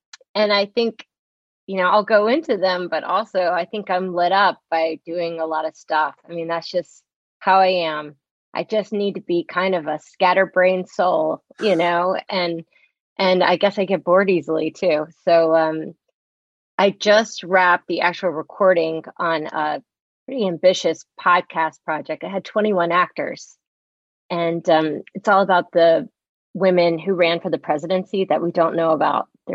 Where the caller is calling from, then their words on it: Maplewood, New Jersey, United States; In the fair hamlet of Maplewood, New Jersey, which is, surrounded by maples.